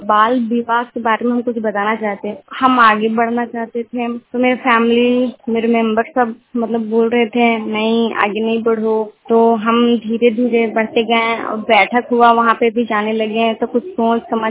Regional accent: Hazaribagh, Jharkhand, India; हम शहरी से हैं, जिला हजारीबाग, और हम महिला उत्थान क्षेत्र से बोल रहे हैं।

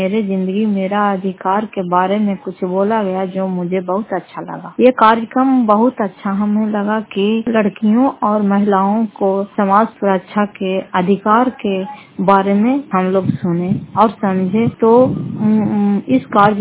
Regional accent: Fatehpur, Bihar, India; घर फतेहपुर, पंचायत मकरौता, जिला नालंदा और प्रखंड करारपसरा की निवासी हूँ।

